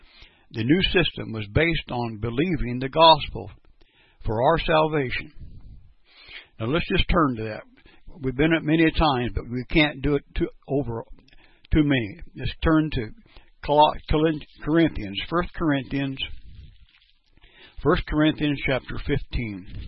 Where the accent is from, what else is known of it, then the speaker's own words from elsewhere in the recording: Perry, Kansas, United States; I'm from Perry, Kansas.